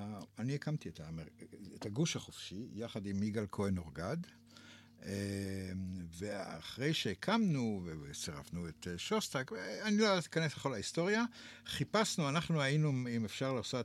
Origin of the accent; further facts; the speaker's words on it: Tel Aviv, Tel Aviv District, Israel; אני תל אביבי.